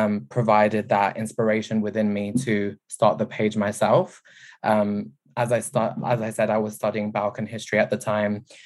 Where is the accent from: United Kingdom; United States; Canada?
United Kingdom; London; I was born and raised in London, but my family, we'd go back to Kosovo for summer holiday. And I have a lot of family in different countries surrounding Kosovo as well.